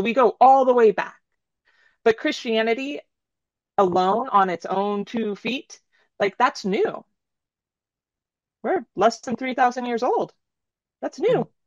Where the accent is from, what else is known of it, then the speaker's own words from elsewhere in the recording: California, United States; No, I'm from California, actually.